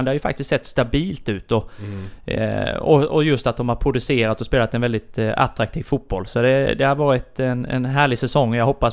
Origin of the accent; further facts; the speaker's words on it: Alvesta, Kronoberg County, Sweden; Jag är ju från Alvesta och...